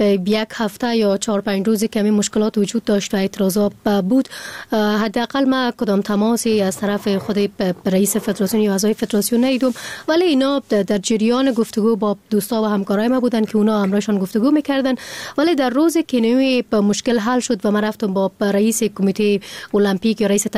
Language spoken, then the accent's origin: Persian; Afghanistan; به عنوان یک فرد مسلمان و از یک کشور مسلمان که از افغانستان هستیم